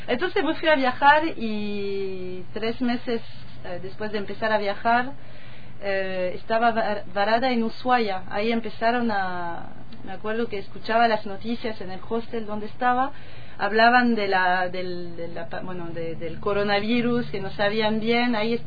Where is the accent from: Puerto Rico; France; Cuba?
France; moved away as an adult; also born or lived in London; yo soy de Francia, y antes de viajar por Sudamérica trabajaba en Londres. Hacía 8 años que vivía allá